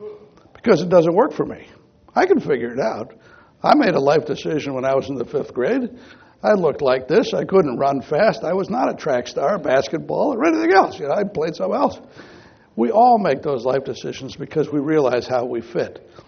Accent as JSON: {"language": "English", "town": "Cleveland", "region": "Ohio", "country": "United States", "tie": "born or raised there", "said": "I grew up in Cleveland. There's some Clevelanders here."}